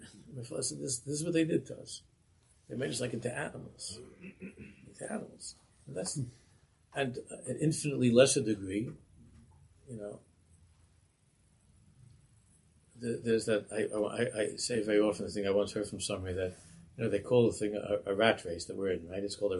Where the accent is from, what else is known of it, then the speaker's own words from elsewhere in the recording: New York City, New York, United States; an old friend of mine when I was in Bay Diskin that I grew up with in Queens.